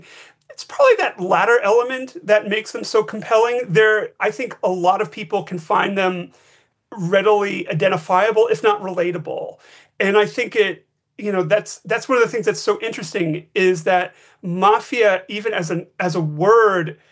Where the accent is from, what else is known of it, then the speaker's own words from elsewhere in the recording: New York City, New York, United States; now in California, United States; so it's not just the fact that I come from New York, although I've lived more than half of my life here in California, but it's the fact that it's a big part of the place, the neighborhood where my family's from, where I grew up